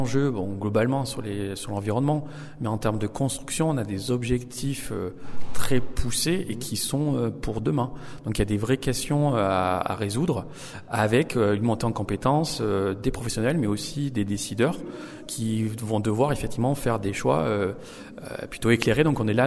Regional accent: Auvergne-Rhône-Alpes, France; Je suis originaire du Cantal. J'ai travaillé dans le Lot et dans le Cantal. Et je viens de travailler 8 ans au CAUE de l'Ardèche.

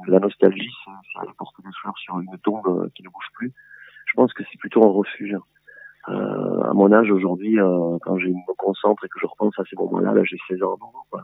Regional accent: Verdun-les-Bains, France; c'est des jours qui m'ont fondé quand j'étais ado, à Verdun-les-Bains dans mon village.

